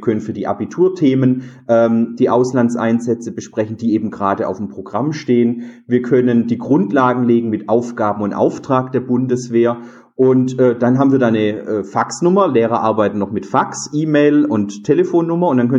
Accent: Southern Germany, Germany; Bei uns im Süden, also gerade in Süddeutschland, Bayern, Baden-Württemberg, haben Jugendoffiziere überhaupt kein Problem.

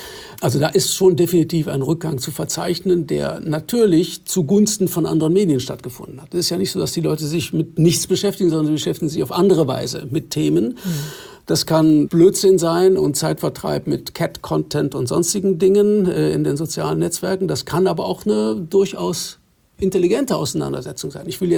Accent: West Germany, Germany; da verstehe ich jetzt mal als Westdeutscher gar nichts von dem

